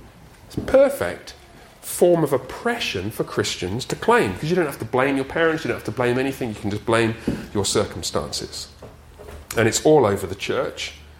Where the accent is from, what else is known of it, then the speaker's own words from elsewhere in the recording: England, United Kingdom; you know I'm from England, correct? England, not Australia.